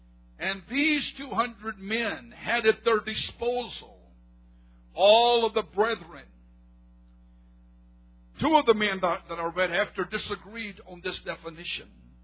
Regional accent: United States; Let me first of all tell you that as an American, I love my country.

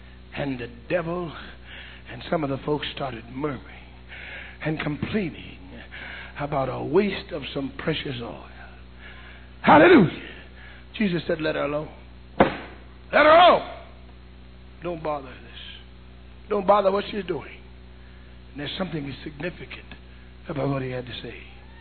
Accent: St. Louis, Missouri, United States; somebody knows that I came from St. Louis.

